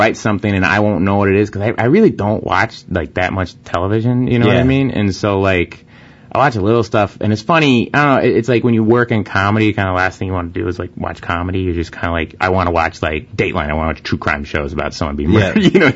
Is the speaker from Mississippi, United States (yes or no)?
no; Oklahoma, United States; Thunder. I'm from Oklahoma.